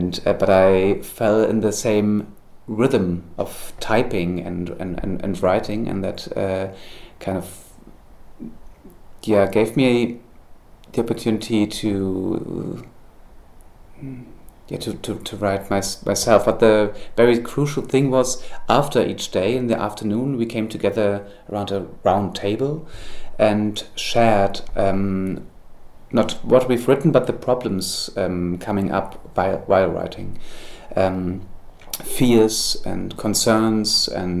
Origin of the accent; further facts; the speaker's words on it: Hamburg, Germany; English is a second language; now in Berlin, Germany; I live in Berlin. Originally, I'm from Hamburg